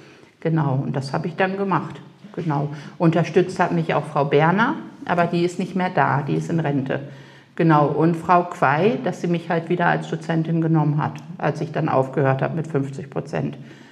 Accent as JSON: {"language": "German", "region": "North Germany", "country": "Germany", "lives_now": "Southern Germany", "said": "Ich komme aus Norddeutschland. Ich komme von der Nordseeküste. Genau. Und die Liebe hat mich halt in den Süden getrieben."}